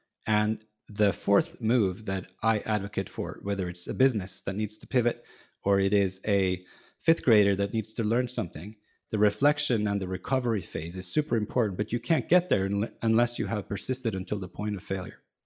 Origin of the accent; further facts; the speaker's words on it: Norway; I'm from Norway. Right now they have sort of canceled the pandemic over there.